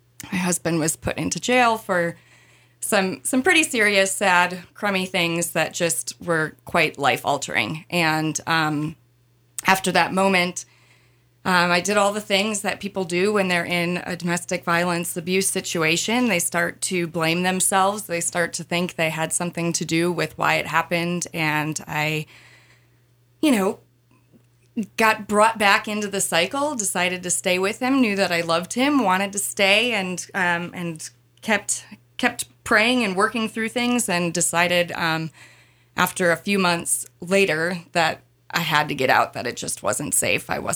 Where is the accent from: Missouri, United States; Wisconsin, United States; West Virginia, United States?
Wisconsin, United States; moved away as an adult; now in Seattle, United States; So I am originally from Wisconsin, and at the age of 30, decided I needed to get the heck out of there.